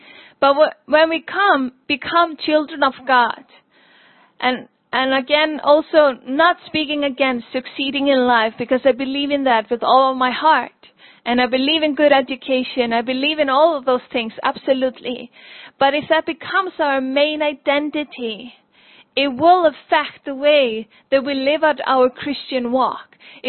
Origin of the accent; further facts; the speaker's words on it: Iceland; English is a second language; won't take me a long time to correct people and say, no, I'm from Iceland.